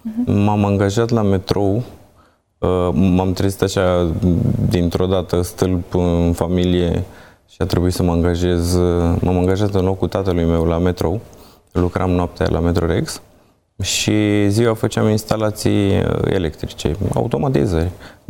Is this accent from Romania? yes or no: yes; Vidram, Romania; also born or lived in Bucharest; m-am născut în Comuna Vidram. De fapt, în București m-am născut, dar în Comuna Vidram am crescut. Până la 24 de ani am învățat în școala generală de acolo din localitate și în liceu, într-un liceu tehnologic.